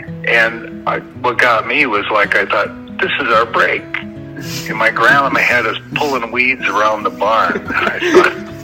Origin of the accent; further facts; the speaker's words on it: East Troy, Wisconsin, United States; In East Troy, Wisconsin.